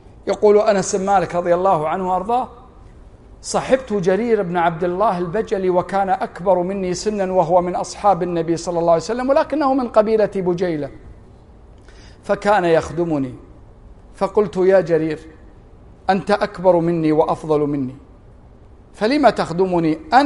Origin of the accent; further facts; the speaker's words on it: Kuwait; يوجد عندنا في الكويت من عوائل الأنصار ويلقبون بالأنصاري